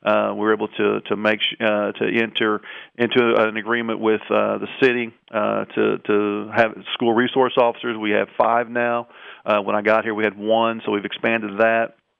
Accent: Flat River, Missouri, United States; I'm from Southeast Missouri. I grew up in Flat River, which is now Park Hills.

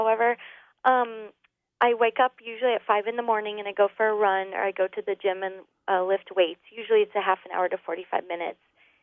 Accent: Kettering, Ohio, United States; also born or lived in Michigan; I grew up initially on Berry Creek in Kettering. And it was just, you know, kind of one of those leave it to beaver type neighborhoods.

